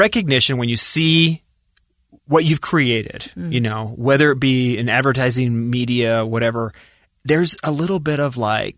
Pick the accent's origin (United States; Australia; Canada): Canada; Vancouver, British Columbia; But I grew up in Vancouver, Canada.